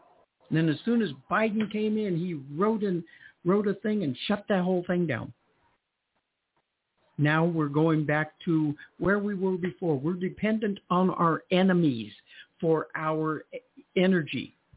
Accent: United States; born there; I was born here in the United States. My dad was born here in the United States.

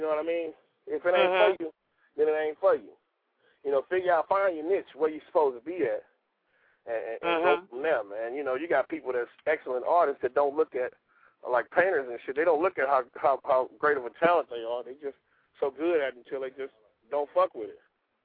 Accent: Houston, Texas, United States; I'm from Houston, but I'm national.

